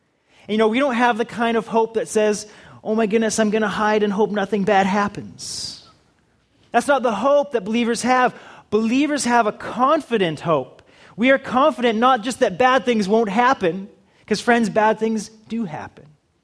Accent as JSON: {"language": "English", "town": "Victoria", "region": "British Columbia", "country": "Canada", "tie": "born or raised there", "said": "I grew up on the West Coast, Victoria, BC."}